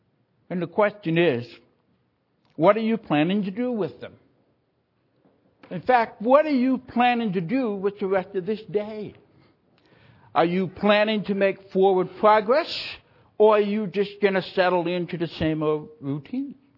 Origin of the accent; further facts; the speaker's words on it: Canada; because I am a Canadian, and we have a wider field and a longer field